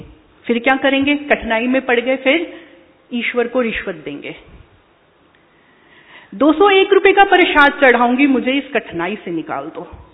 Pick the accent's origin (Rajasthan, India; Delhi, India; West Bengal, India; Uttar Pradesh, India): Delhi, India; मैं अपने दिल्ली से मैं आई हूं, A3 पश्चिम बिहार सेंटर से मैं जुड़ी हुई हूं